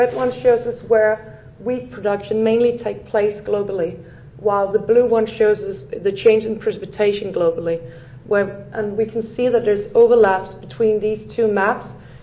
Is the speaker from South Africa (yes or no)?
no; Denmark; I'm from Denmark, Aarhus University.